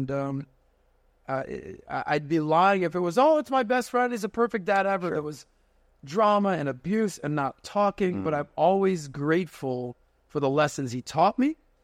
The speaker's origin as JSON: {"language": "English", "town": "Miami", "region": "Florida", "country": "United States", "tie": "born or raised there", "said": "So, it helps when you're born and raised in Miami."}